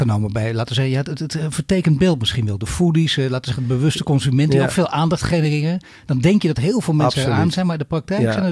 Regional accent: Netherlands; Ik blijf toch Nederlander, daar heb ik voor betaald.

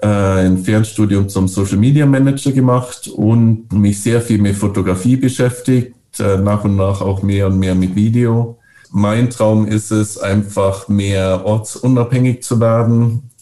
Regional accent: Bavaria, Germany; now in Norway; ich bin ja aus Bayern

